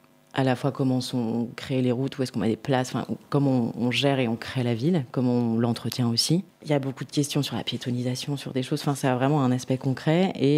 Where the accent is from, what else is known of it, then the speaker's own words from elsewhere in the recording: Lyon, Auvergne-Rhône-Alpes, France; j'ai 34 ans, pas encore 35 mais bientôt. Je suis de Lyon, lyonnaise depuis ma naissance.